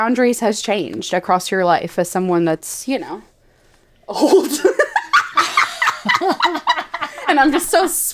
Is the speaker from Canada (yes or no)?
no; United Kingdom; being a Brit, like a very overly polite people